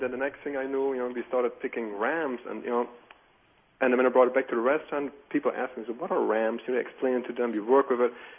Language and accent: English; Germany; English is a second language; now in Sheboygan, United States; I grew up in Germany, like I said, and of course we have ramps there. And when I moved here to Sheboygan